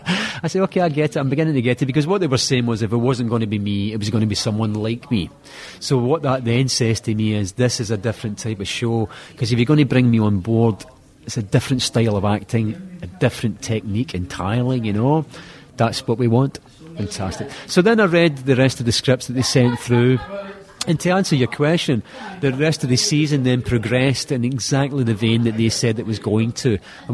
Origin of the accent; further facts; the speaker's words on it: Scotland, United Kingdom; Scottish actor, I did another couple of parts where I played some accents, and then eventually I spoke in my own accent